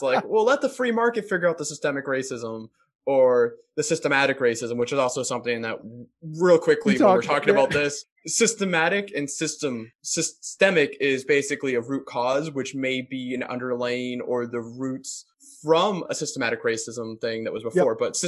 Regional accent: Boston, Massachusetts, United States; I was pretty ignorant of redlining growing up in the Boston area

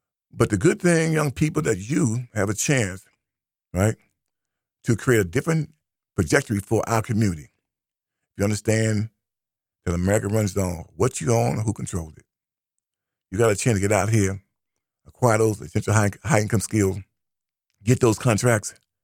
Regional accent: United States; I have no problem coming home to my home. I'm an American.

